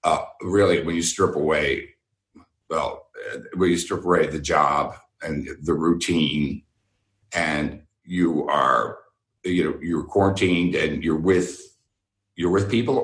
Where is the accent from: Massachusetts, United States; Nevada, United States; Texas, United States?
Texas, United States; because I grew up in Texas and it was just, that's what you did.